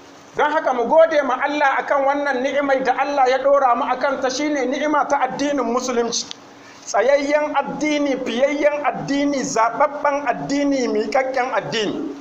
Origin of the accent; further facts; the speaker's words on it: Niger; بلادنا النيجر